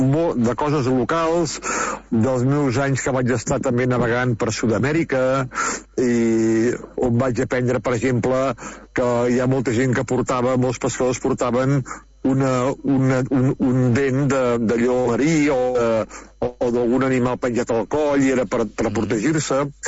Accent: Vilassar, Catalonia, Spain; en el meu poble Vilassar i a molts pobles del Maresme

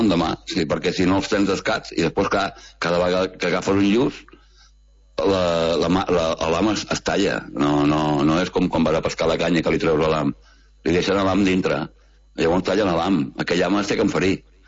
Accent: Vilanova, Catalonia, Spain; I és una llàstima que soc de Vilanova i aquestes coses pues, em toquen al vora viu

